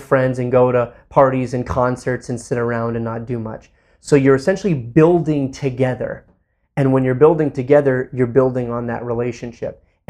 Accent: California, United States; I grew up in the Bay Area, in a small town with no movie theater, no mall, 27 parks, like a kibbutz.

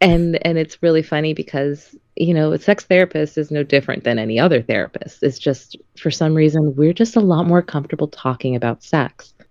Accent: Miami, Florida, United States; I grew up in Miami. I saw it. I heard it all. And I was always so confused being raised in a Catholic family.

